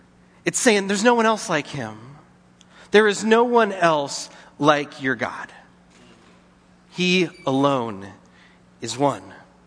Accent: California, United States; I'm going to offend some Sacramento Kings fan, but I'm from the Bay Area, and I am a Golden State Warriors fan.

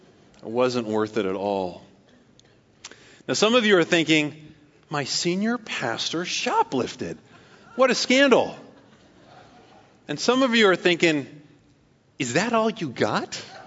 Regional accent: Paradise, California, United States; Growing up in Paradise, California, about 100 miles north of here

